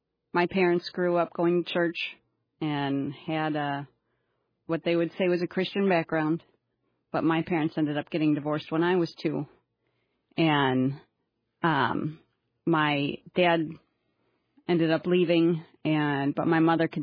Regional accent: Elk Grove, Illinois, United States; also born or lived in Schaumburg / Arlington Heights; And I grew up mainly in Elk Grove and Schaumburg, Illinois.

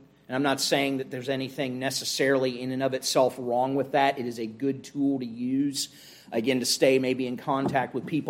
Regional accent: Ohio, United States; and I remember as a boy growing up in Ohio, the old pull yourself up by your own bootstraps mentality.

